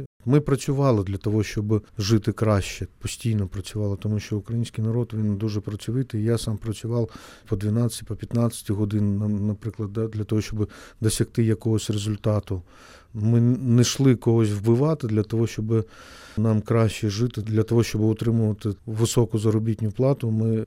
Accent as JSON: {"language": "Ukrainian", "town": "Zaporizhzhia", "region": "Zaporizhzhia Oblast", "country": "Ukraine", "said": "Я з Запоріжжя, я спілкувався українською."}